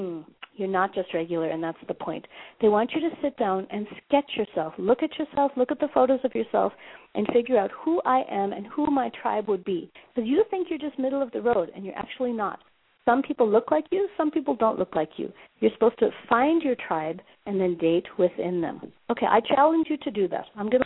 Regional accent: Minnesota, United States; I'm in Joburg right now, but I'm from Minnesota

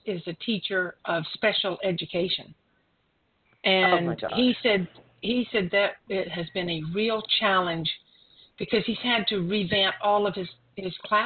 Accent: South Carolina, United States; I know in South Carolina, which is my home state, they have stopped school.

